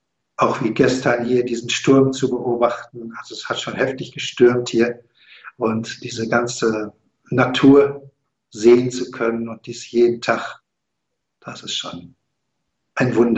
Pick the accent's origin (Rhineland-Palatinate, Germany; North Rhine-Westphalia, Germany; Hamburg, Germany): North Rhine-Westphalia, Germany; Dortmund; also born or lived in Aachen; now in Simmerath, Germany; Ich bin nun mal ein Großstadtkind. Ich bin in Dortmund geboren, habe viele Zeit meines Lebens in Dortmund gelebt. Also bis 2010 war ich ja in Dortmund, dann nach Aachen. Und jetzt sind wir seit Juli hier in Ruhrberg, in Simmerath. Direkt am See, mit Seeblick.